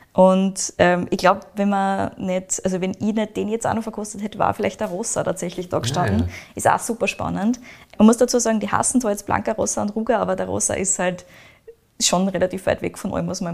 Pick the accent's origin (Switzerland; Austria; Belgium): Austria; die aktuell zumindest bei uns in Österreich präsenter sind.